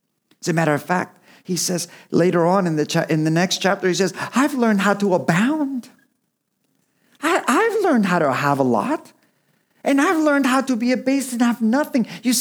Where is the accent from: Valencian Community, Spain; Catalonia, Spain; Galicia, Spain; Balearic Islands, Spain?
Balearic Islands, Spain; Capdepera; When I grew up in Capdepera, it was custom that if the bells would go off and they would ring and someone died.